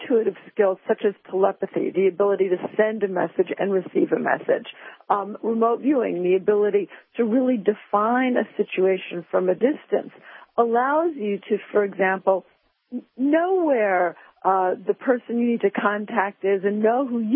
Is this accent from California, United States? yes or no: no; New York, United States; And I was good at being tested because I'm a New Yorker, and, of course, we work very well under pressure.